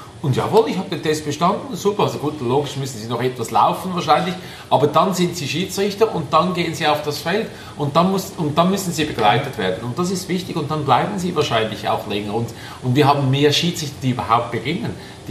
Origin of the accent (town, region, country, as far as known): Switzerland